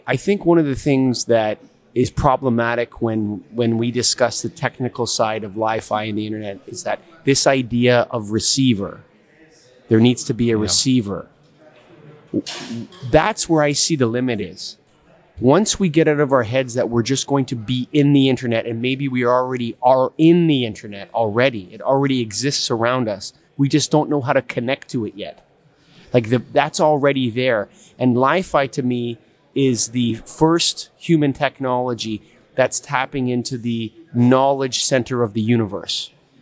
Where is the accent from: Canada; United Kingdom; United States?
Canada; I'm Canadian